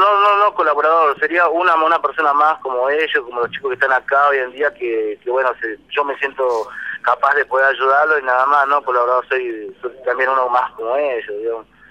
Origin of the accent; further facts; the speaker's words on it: Formosa, Argentina; Yo soy de Formosa.